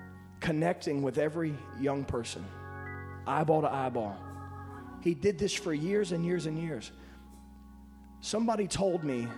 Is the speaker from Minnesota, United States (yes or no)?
no; Louisiana, United States; We're imports. My wife's an import from South Louisiana. I'm an import from Louisiana.